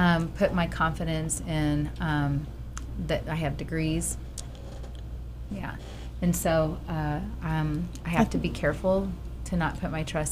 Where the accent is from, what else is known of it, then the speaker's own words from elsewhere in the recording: Xenia, Ohio, United States; born there; I was of Ohio. I was born in Xenia, Ohio